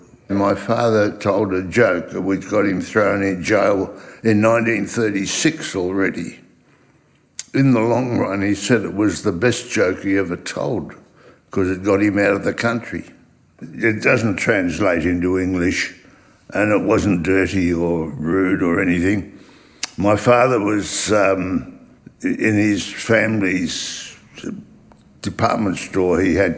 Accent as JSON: {"language": "English", "country": "Australia", "tie": "born or raised there", "also_born_or_lived": "Weissenfels, Germany", "said": "I'm 86 years old, and I was born in Weißenfels in Germany. I came to Australia in 1938. As a six-year-old. And why? Because we're Jewish."}